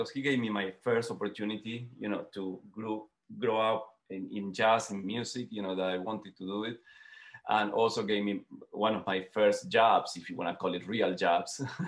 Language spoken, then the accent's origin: English; Buenos Aires, Argentina; English is a second language; now in United States; Yes, well, I'm from Argentina, from Buenos Aires, actually, from the capital. And I came to the United States in 2000, end of 1999. And I grew up in a family of musicians.